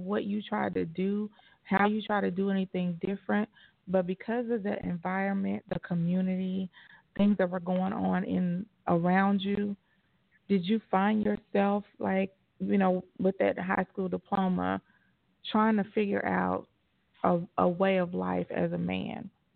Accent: Indiana, United States; Coming from a woman, I'm from the Midwest, so I'm from Indiana, so we're like touching.

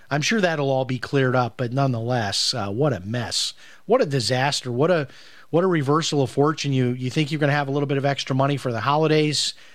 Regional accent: Chicago, Illinois, United States; now in Florida, United States; I know where I grew up in Chicago, we had Aldi

